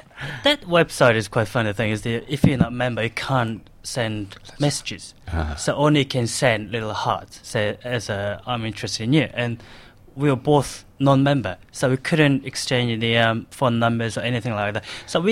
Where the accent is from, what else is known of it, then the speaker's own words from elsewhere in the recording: Australia; accent: Australian; if I go overseas, people they pick my Australian accent from my Korean accent plus.